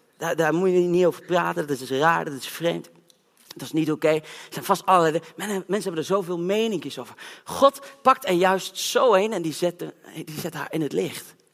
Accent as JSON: {"language": "Dutch", "town": "Zeewolde", "region": "Flevoland", "country": "Netherlands", "said": "Ik weet nog goed dat wij al een hele mooie outreach in Zeewolde, de plek waar ik vandaan kwam."}